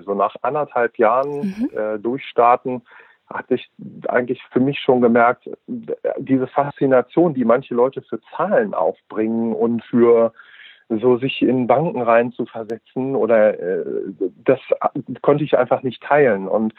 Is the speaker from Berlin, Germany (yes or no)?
no; Göttingen, Lower Saxony, Germany; Und ich bin 46, ich komme aus Göttingen.